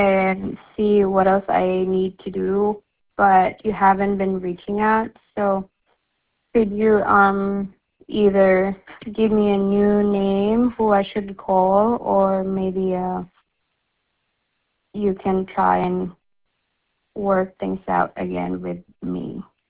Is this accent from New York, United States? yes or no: yes; New York, United States; now in Florida, United States; I was from New York. Pet Lane Alexander was taking care of me before, and we just moved to Florida.